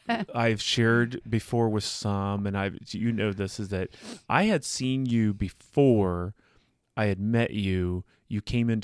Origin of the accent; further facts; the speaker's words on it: West Mansfield, Ohio, United States; Where I grew up? West Mansfield.